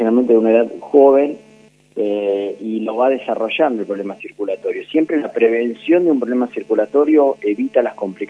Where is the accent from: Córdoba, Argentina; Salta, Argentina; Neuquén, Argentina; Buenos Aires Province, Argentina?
Buenos Aires Province, Argentina; Azul; Bueno, soy oriundo de Azul. Yo trabajo y vivo en Azul.